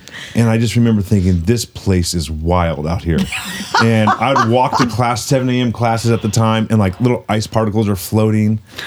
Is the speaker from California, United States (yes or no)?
yes; Fresno, California, United States; Well, I'm actually from Fresno, California, born and raised, and lived 5 years actually in Seattle, outside of Seattle, Washington, in the mid 90s.